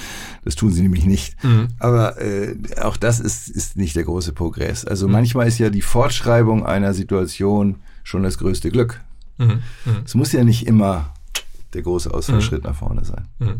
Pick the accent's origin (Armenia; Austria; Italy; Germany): Germany; Hamburg; Ich bin ein Hamburger.